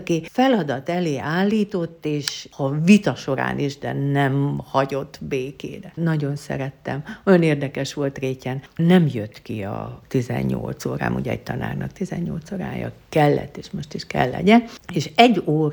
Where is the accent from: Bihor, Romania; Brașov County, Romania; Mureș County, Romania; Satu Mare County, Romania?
Mureș County, Romania; én teljes egészében mezőségi vagyok, mert édesanyám pusztakamarási, édesapám melegföldvári, csak hogy a nyárat mentén nőttem fel, de úgy ez úgy visszajött a mezőség.